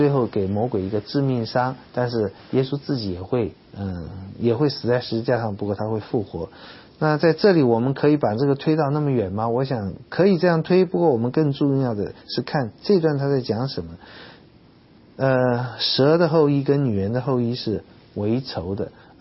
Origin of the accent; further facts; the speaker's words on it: China; 我们中国人没有那么罗曼蒂克，比较现实一点